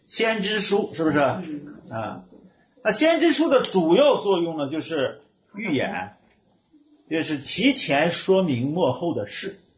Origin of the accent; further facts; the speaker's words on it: China; 因为他所说的不是在说我们中国人，是不是？